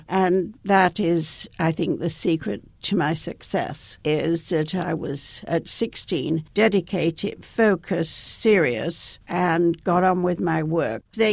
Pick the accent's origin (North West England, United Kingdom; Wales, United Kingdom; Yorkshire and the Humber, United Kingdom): Yorkshire and the Humber, United Kingdom; Leeds; I was growing up in the north of England, where I come from, and of course, I come from Leeds. And Leeds is an industrial city